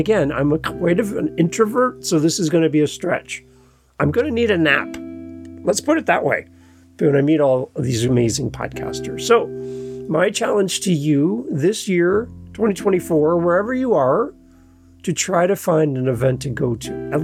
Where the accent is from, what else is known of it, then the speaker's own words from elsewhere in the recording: Canada; We say in Canada, I'm from Toronto, Ontario. See, we have this thing called provinces.